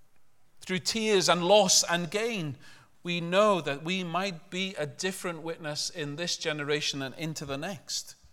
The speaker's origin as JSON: {"language": "English", "town": "Liverpool", "region": "North West England", "country": "United Kingdom", "tie": "born or raised there", "said": "When I grew up in Liverpool, the River Mersey was something you wouldn't even dream of putting a toe"}